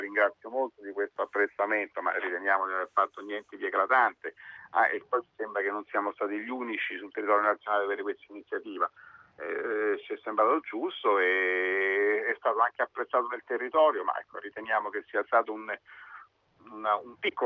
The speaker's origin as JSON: {"language": "Italian", "town": "Viterbo", "region": "Lazio", "country": "Italy", "said": "quando c'era l'Italia dei campanili, io sono di Viterbo, quando per un Viterbese Civitavecchia c'erano 5-6.000 persone."}